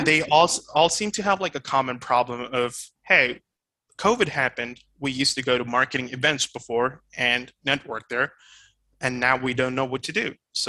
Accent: India; English is a second language; also born or lived in South Korea; I'm originally from India, and I am in India right now as well. So I used to live in Korea. I did like my schooling there. I was there for around 7 years.

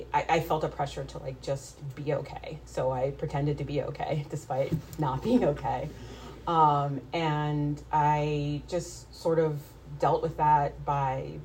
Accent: Boston, Massachusetts, United States; To start off, I grew up here in Boston.

